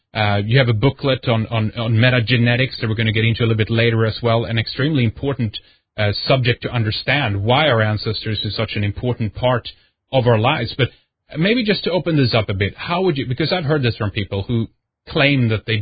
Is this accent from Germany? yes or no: no; Sweden; You're listening to Red Ice Radio. … from Sweden.